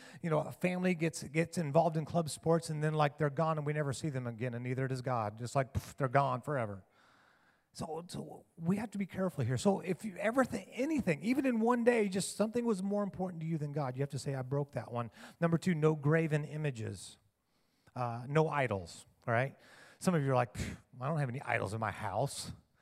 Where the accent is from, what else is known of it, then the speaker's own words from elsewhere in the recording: Denver, Colorado, United States; I grew up in Denver, so I'm a Broncos fan.